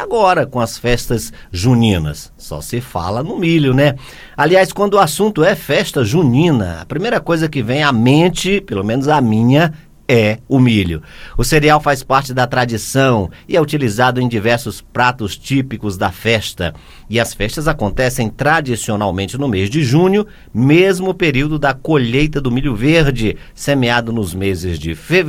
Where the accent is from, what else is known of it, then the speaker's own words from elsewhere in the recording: Northeast Region, Brazil; Como bom nordestino, é a época que se come melhor lá no Nordeste